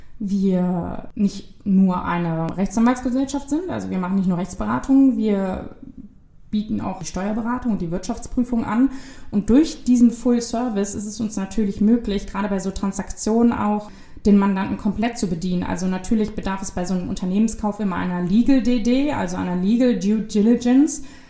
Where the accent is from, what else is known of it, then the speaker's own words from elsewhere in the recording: Cologne, North Rhine-Westphalia, Germany; ich war dann wieder zurück in meine Heimat in Köln und habe da in einer Kanzlei gearbeitet